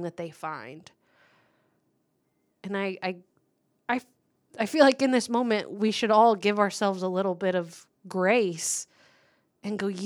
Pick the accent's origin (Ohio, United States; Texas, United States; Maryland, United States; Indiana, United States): Indiana, United States; Beech Grove; born there; I was born in St. Francis Hospital in Beech Grove, Indiana.